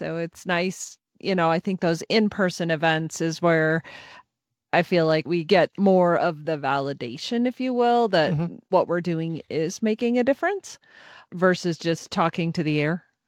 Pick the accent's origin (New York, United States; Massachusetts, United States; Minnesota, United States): Minnesota, United States; We wrap it up with a Midwesternism, because I'm originally from Minnesota